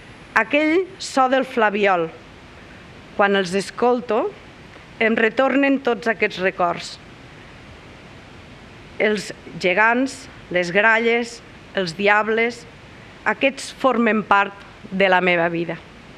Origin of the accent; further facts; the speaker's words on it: Balaguer, Catalonia, Spain; Tothom ho sap. Soc de Balaguer.